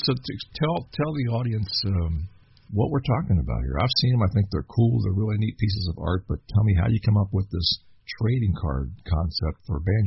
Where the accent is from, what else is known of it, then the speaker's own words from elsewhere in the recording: Cincinnati, Ohio, United States; I'm from the Cincinnati area